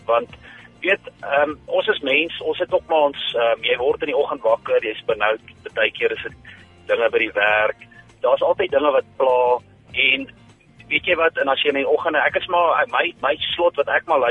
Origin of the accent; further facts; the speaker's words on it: Rustenburg, North West, South Africa; ek is van sprong van, ek kom al van Rustenburg af en gebore Wonderbred